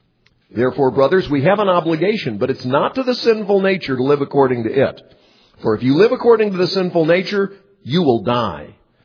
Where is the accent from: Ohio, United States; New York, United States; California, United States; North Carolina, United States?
North Carolina, United States; Montreat; When I was a kid growing up in Montreat, there were a couple of missionaries who lived down the hill. Well, there were lots of missionaries who lived down the hill from us in Montreat.